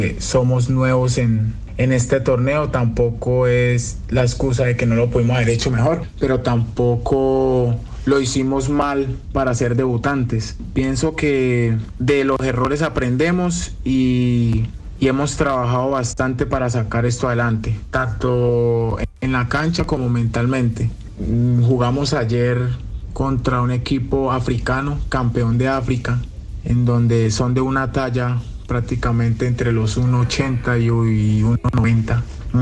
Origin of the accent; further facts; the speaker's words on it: San José del Guaviare, Guaviare, Colombia; yo soy jugador de la Selección Colombia de Fútbol Playa. Nacido y criado en San José del Guaviare, hoy me encuentro participando del sueño que tanto había anhelado